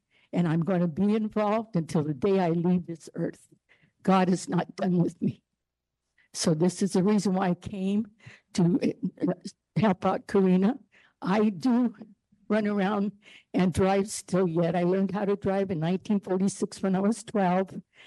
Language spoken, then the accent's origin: English; Newark, California, United States; I was born in Newark, California. I still live there, Alameda County. That's where our folks were from. We've never left, and I don't intend to leave.